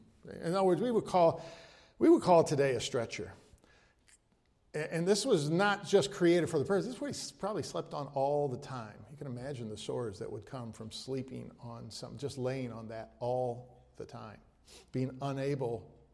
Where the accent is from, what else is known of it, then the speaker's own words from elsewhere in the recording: Midwest, United States; accent: Midwestern; Take my Midwestern accent out of it.